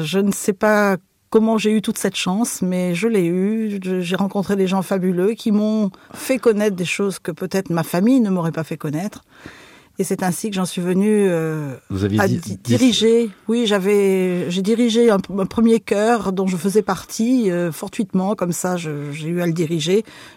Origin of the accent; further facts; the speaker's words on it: Antibes, Provence-Alpes-Côte d'Azur, France; j'ai commencé la musique toute petite dans ma ville natale, Antibes.